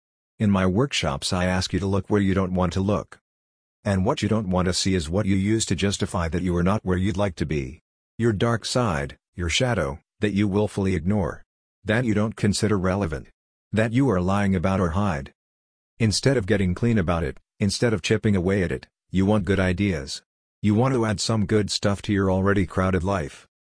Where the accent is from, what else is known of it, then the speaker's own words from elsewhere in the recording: Hungary; English is a second language; When I want to explain anything to people back in Hungary, I don't have the words.